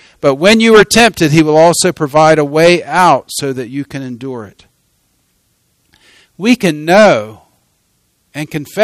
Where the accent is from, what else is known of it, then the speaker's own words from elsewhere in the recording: the South, United States; I grew up in the South. I love the warmer weather.